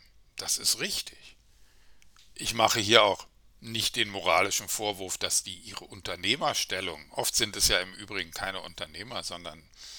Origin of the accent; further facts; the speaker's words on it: Germany; in meinem Herkunftsland, in der Deutschen Demokratischen Republik